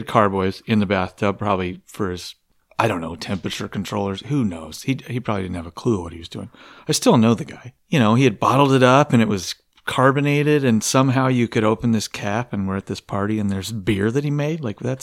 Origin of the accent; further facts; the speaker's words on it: Alaska, United States; because I grew up in Alaska. I was born in Alaska.